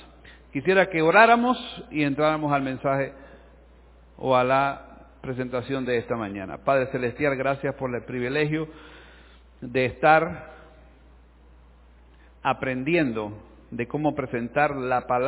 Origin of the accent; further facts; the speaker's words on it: Santa Clara, Villa Clara, Cuba; born there; Yo nací aquí en Santa Clara el 13 de agosto. En 1967